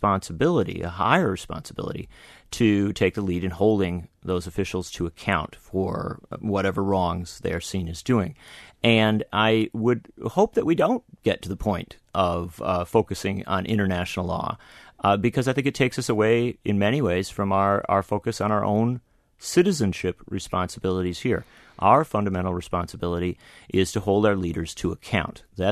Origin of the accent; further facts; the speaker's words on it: United States; I'm an American citizen, and we have within our country infrastructure for holding a president to account.